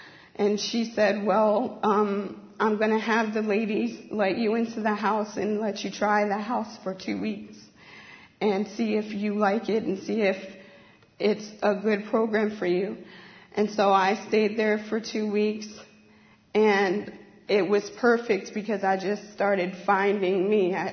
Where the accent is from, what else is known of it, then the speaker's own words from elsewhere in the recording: East Coast, United States; I was carrying my bags in these hills in Washington. I'm from East Coast, okay?